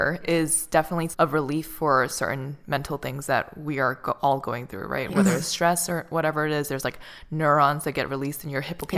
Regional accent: Boston, Massachusetts, United States; Because I'm from Boston, so I kind of feel like I have to run

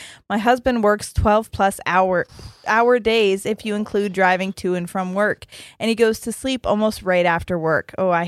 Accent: Texas, United States; I'm originally from Texas.

